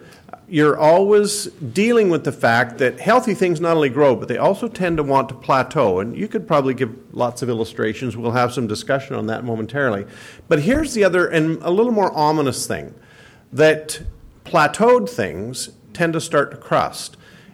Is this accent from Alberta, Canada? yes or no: yes; Alberta, Canada; I'm from Alberta